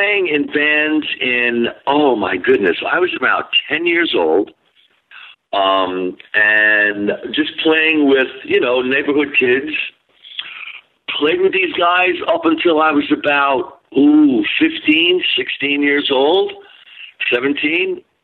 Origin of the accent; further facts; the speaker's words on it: Staten Island, New York, United States; Born and raised in Staten Island in Zungen Hills, yes.